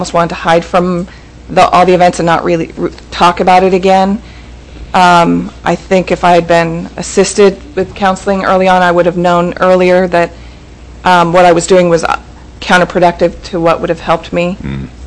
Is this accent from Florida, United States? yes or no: no; Juneau, Alaska, United States; I'm from Juneau.